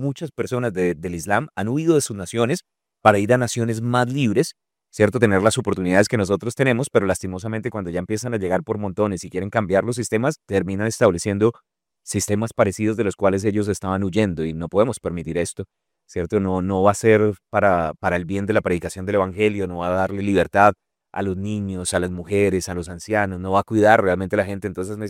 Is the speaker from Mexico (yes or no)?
no; Colombia; me toca ahora hacerlos en línea y pagar mucho más costoso siendo colombiano.